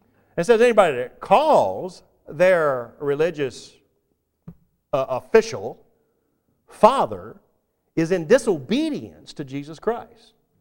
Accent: the South, United States; Now, I grew up in the South where dad was always daddy. I know that's not the case up here

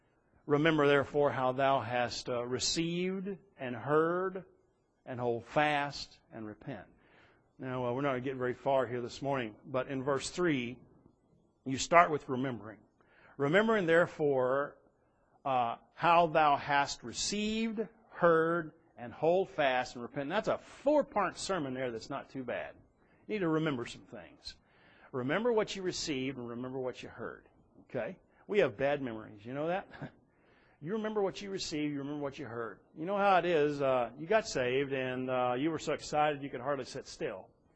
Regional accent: Direct, Texas, United States; I go back to the little Baptist church that I grew up in Direct, Texas.

